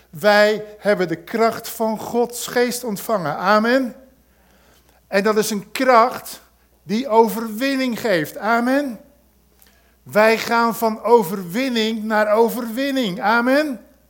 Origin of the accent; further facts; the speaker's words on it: Rotterdam, South Holland, Netherlands; Ik kom uit Rotterdam, hè, dus dan weet je niet precies hoe dat zit.